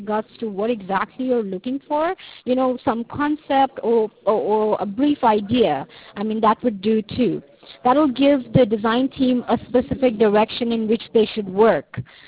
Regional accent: South Africa; I'm from South Africa, by the way. That's the reason why I have this funny accent. It's not Indian and it's not Malaysian. It's something of a mix-up.

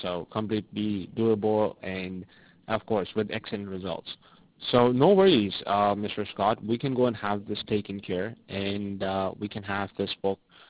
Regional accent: Mexico; English is a second language; I'm from Mexico. … I'm a Spanish person.

